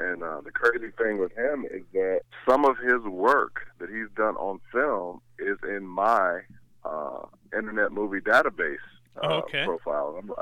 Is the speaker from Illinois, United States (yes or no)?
yes; Chicago, Illinois, United States; Who we grew up in Chicago, and we used to play football in the front yard.